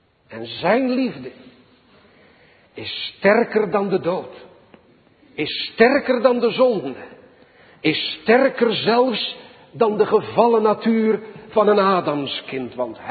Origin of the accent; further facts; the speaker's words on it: Sliedrecht, South Holland, Netherlands; born there; Zoals die twee mannen uit mijn geboorteplaats, het Baggerdorp Sliedrecht